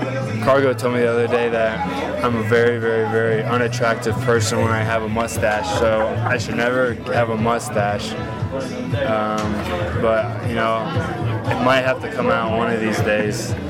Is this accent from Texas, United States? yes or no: no; Atlanta, Georgia, United States; I was raised in Atlanta, so a lot of the Braves guys are, you know, so special.